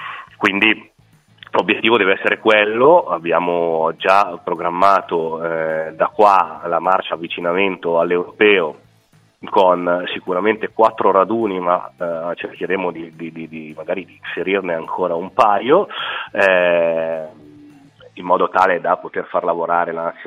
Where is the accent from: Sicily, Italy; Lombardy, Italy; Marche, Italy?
Lombardy, Italy; Crema; io sono di Crema nella zona